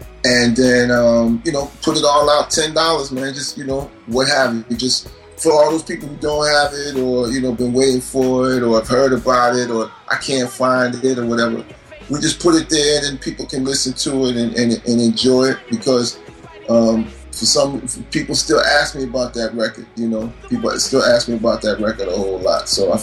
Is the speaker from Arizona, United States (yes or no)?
no; Bronx, New York, United States; born there; You know, I was born in the Bronx. But I moved away fast.